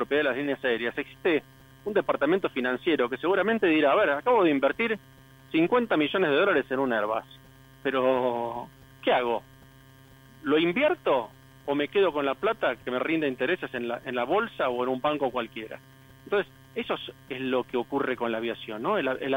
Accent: Argentina; Esa es la gran preocupación que nosotros como argentinos tenemos que tener en cuenta

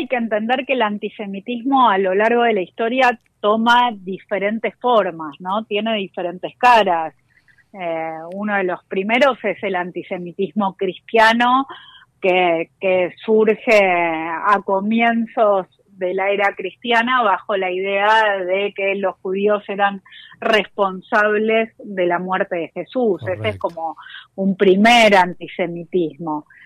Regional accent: Argentina; los judíos somos ciudadanos argentinos

